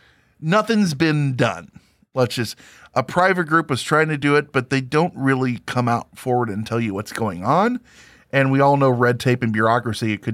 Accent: Springfield, Illinois, United States; I'm from Springfield, Illinois, outside of there originally

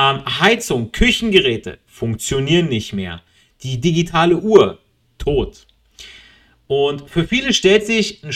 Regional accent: Italy; Ich als Italiener, ich weiß damals, mein Opa, einer der ersten Gastarbeiter hier in Deutschland, nach dem Krieg in den 60ern, ist er hier rübergekommen.

